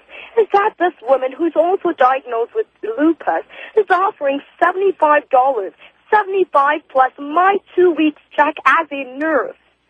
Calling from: Toronto, Ontario, Canada; I'm calling in from Toronto

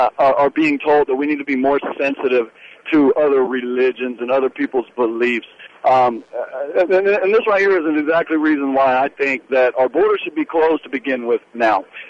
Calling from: Texas, United States; I'm calling from Texas. However, I am an American.

